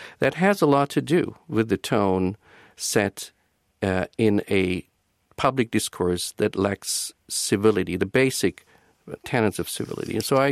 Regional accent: Germany; English is a second language; And I grew up in Germany after the war.

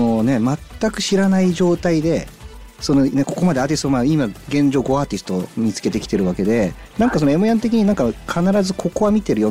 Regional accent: Yokohama, Kanagawa, Japan; 僕は地元が横浜っていうのもあるんで

